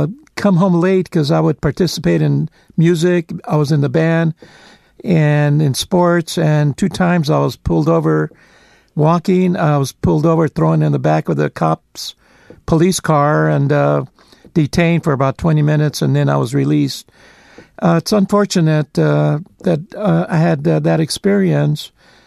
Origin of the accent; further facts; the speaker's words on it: Los Angeles, California, United States; Well, first we grew up in an area called Maravilla, Brooklyn and Kern, now Cesar Chavez and Kern. And then we moved to Boyle Heights, and we lived on Chicago Street in Chicago and Whittier.